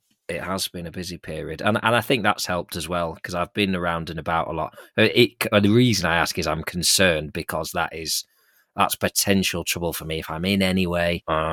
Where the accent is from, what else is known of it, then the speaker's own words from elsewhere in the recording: Nottingham, East Midlands, United Kingdom; born there; I'm 49, and here's something I just discovered. I was born in Nottingham.